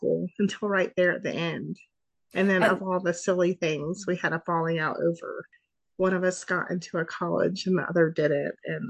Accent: Raleigh, North Carolina, United States; Yeah, I went on to college and I'm from Raleigh. I grew up here and I went to NC State.

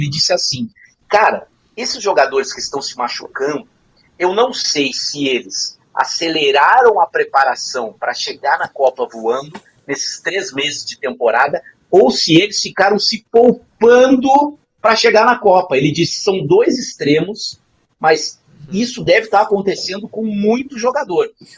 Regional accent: Rio Grande do Sul, Brazil; Eu e o Duda, como a gente é lá do Rio Grande do Sul, a gente cresce com a polarização na nossa cabeça

